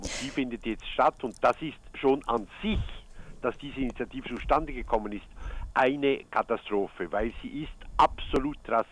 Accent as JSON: {"language": "German", "country": "Switzerland", "said": "Ich hätte mir das nie vorstellen können als Schweizer"}